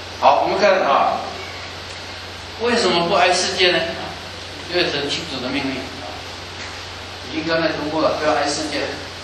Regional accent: Guangdong, China; now in United States; 我是广东人，我知道我们是老华侨

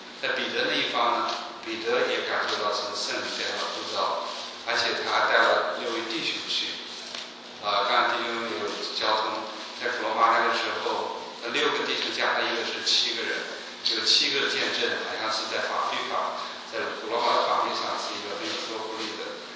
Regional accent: China; 我们中国人知道住在顶层不好，因为有太阳晒

